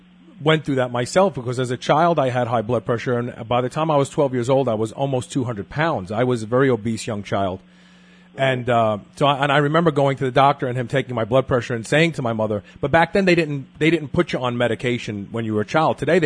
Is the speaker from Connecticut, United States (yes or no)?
no; Brooklyn, New York, United States; I was a product of PAL, the Police Athletic League, when I grew up in Brooklyn